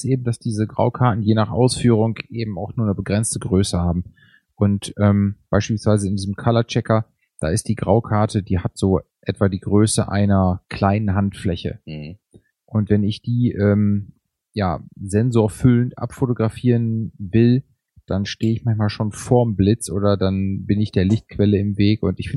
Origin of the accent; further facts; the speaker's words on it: Dortmund, North Rhine-Westphalia, Germany; Ja, ich komme ja ursprünglich aus Dortmund, insofern ist es noch lustig.